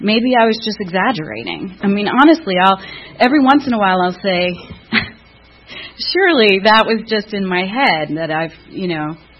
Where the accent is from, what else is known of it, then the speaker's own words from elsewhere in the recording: Sarasota, Florida, United States; And I am from Sarasota, Florida.